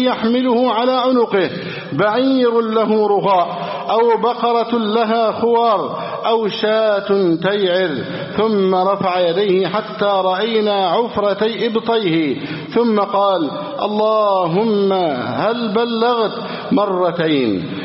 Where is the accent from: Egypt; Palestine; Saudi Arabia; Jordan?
Egypt; اللهم احفظ بلدنا مصر أمنا أمانا